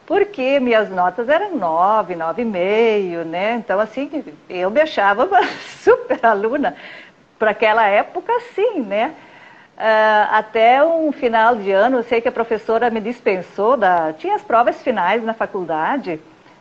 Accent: Arroio do Meio, Rio Grande do Sul, Brazil; Eu tenho 63 anos, eu sou de Arroio do Meio, Rio Grande do Sul. Sou casada

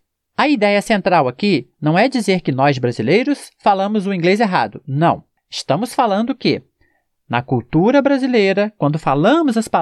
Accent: Brazil; Vamos analisar uma palavra que é muito falada aqui no Brasil. Hot dog. Perceba novamente como eu, brasileiro, falo esta palavra.

